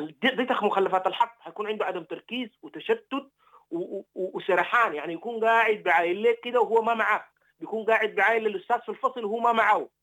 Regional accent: Sudan; أنا كمواطن سوداني.

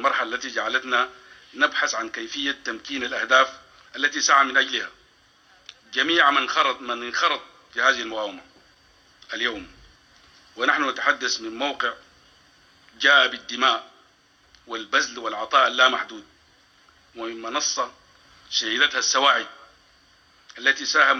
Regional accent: Sudan; مساندة أي مشروع للتفاهم بيننا كسودانيين. إن بلدنا بلد متعدد الإثنيات والأعراق، متعدد الأديان والثقافات

